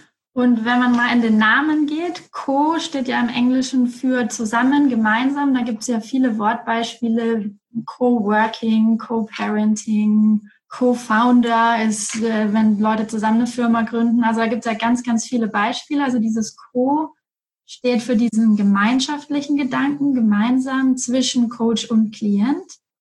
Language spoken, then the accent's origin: German; Erlangen, Bavaria, Germany; ich komme aus Erlangen und ich bin jetzt seit 3 Jahren ungefähr wieder in Erlangen und dazwischen war ich lange im Ausland.